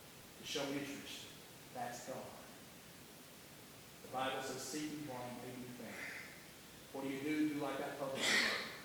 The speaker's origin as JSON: {"language": "English", "region": "Oklahoma", "country": "United States", "tie": "born there", "said": "I was born in Tallahassee, Oklahoma, where there were gospel churches."}